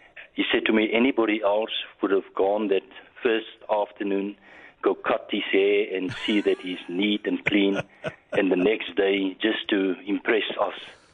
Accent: Genadendal, Western Cape, South Africa; born there; the town where I was born in Genadendal. It's a little Moravian mission station in the Overberg, about 3 kilometers from Greaten. That's where I was born.

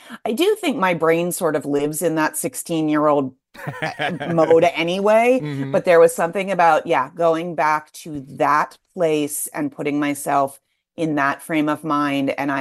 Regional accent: Pittsburgh, Pennsylvania, United States; I grew up in Pittsburgh. So I was a 16-year-old girl in Pittsburgh in the 90s.

